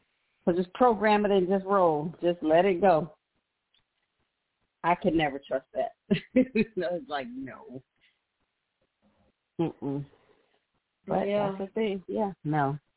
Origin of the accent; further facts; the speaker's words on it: Ohio, United States; I grew up in Ohio, and they always had this community of the Amish people.